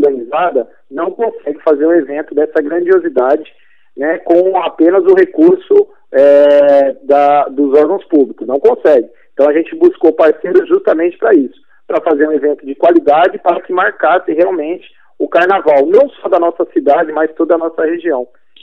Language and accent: Portuguese; São Roque, São Paulo, Brazil; eu nasci em São Paulo. Mas a minha irmã nasceu em São Roque. E a gente, assim, desde pequeno eu estudei escolas públicas da cidade